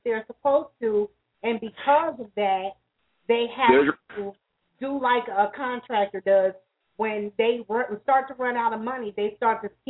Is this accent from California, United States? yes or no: no; Dayton, Ohio, United States; In Dayton, Ohio, my hometown, there is a hospital, a veterans hospital